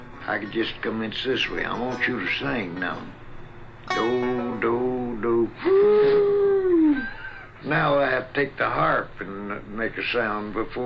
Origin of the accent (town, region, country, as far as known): Texas, United States; born there; moved away as an adult; now in California, United States